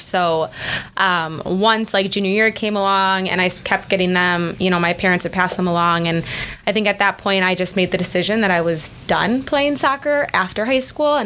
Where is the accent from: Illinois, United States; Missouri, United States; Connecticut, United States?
Illinois, United States; Libertyville; I'm from Chicago, suburbs of Chicago, Libertyville, Illinois. I went to Libertyville High School. I lived there until I went off to college